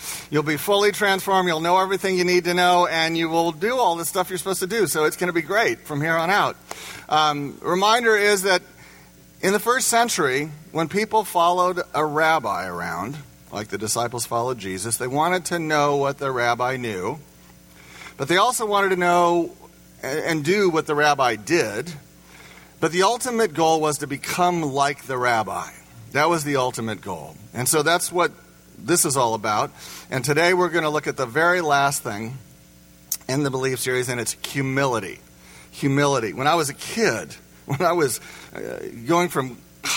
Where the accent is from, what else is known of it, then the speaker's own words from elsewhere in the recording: Indiana, United States; I grew up in Indiana where you know, you had to be a fantastic basketball player to be on your elementary team